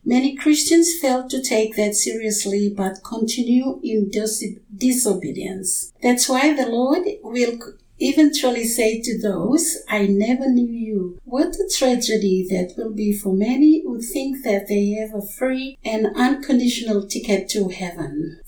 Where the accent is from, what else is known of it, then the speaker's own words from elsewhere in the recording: East New Britain, Papua New Guinea; from 92.3 FM, and I come from Rebellion, Eastern Britain in Papua New Guinea.